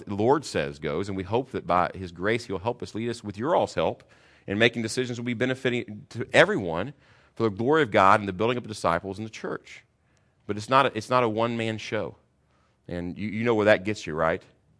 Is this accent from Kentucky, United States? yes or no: yes; Kentucky, United States; I'm from Kentucky, so I can say that.